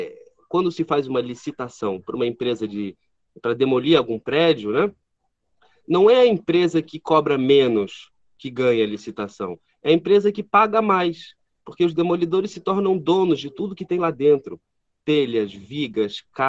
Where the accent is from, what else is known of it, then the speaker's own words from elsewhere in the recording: Rio de Janeiro, Brazil; Eu sou do Rio